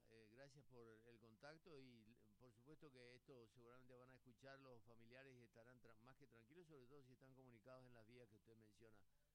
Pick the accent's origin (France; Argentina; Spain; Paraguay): Paraguay; qué calidad que somos los paraguayos.